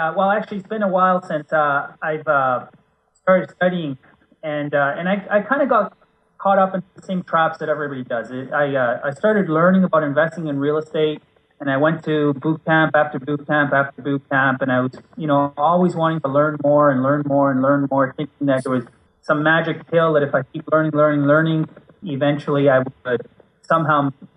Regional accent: Vancouver, British Columbia, Canada; now in Phoenix, United States; I'm from Vancouver, British Columbia, and I'm currently in Phoenix, and I split my time between Vancouver, Phoenix, and Cabo.

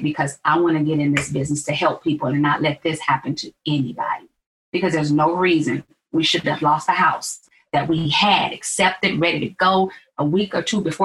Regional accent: Milwaukee, Wisconsin, United States; now in Chicago, United States; Illinois, South Side in the Ashburn community is where I live. I've been a realtor since 2004, actually. I'm from Milwaukee originally. My husband was in Chicago.

